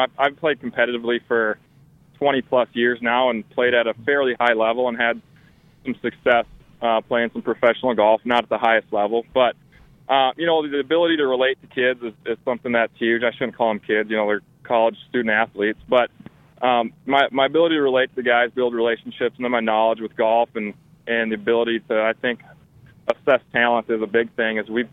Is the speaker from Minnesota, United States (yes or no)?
yes; Minnesota, United States; now in Arizona, United States; I'm from Minnesota. I graduated from St. Cloud State up there in 2005. And then I played professionally, moved down to Arizona.